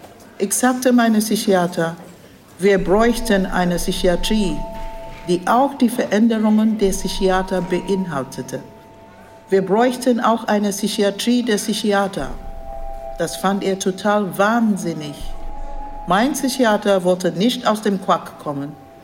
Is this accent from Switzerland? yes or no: no; Togo; now in Germany; Sie sind Hannoveraner, ich komme aus Togo.